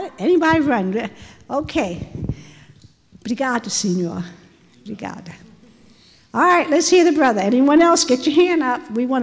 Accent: Florida, United States; I'm freezing here in you all state. I'm from Florida.

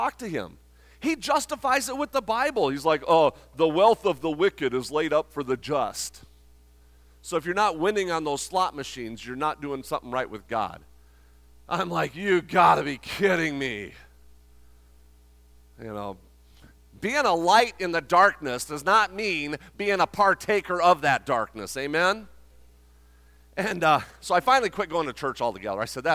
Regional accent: Las Vegas, Nevada, United States; I mean, I'm from Vegas, okay

